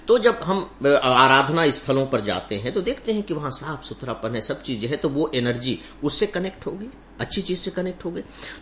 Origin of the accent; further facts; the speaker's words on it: Ambikapur, Chhattisgarh, India; जब मैं गांव से शहर आ गया, मेरा शहर अंबिकापुर था जो अभी छत्तीसगढ़ में सरगुजा जिले का हेडक्वार्टर है